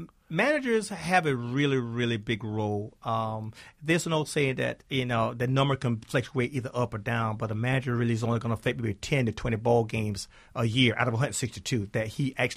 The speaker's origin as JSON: {"language": "English", "region": "South Carolina", "country": "United States", "said": "Culture shock, by the way. I'm from South Carolina. Population of about 500 in my hometown."}